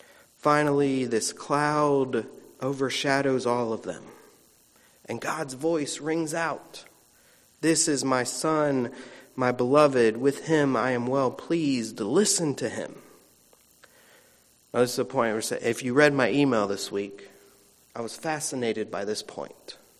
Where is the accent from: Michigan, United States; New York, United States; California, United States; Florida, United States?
Florida, United States; I'm from Florida. Did y'all know that? We don't have mountains where I'm from.